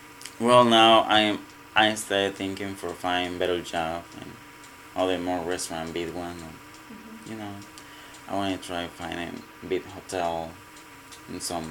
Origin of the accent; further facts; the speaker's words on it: Mexico; accent: Mexican; English is a second language; The first time is really, really impossible for me learning English because my accent is Mexican.